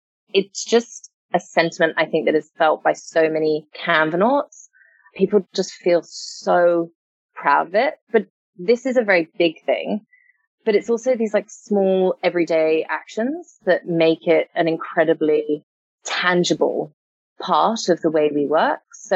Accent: Hong Kong; now in Sydney, Australia; So I'm a mum of two. I was born and raised in Hong Kong.

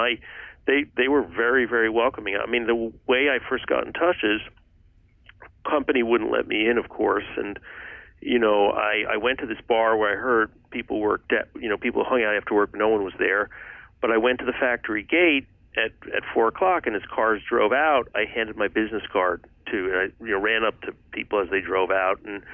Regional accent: New York, United States; I grew up in the New York suburbs, but I went to the University of Chicago

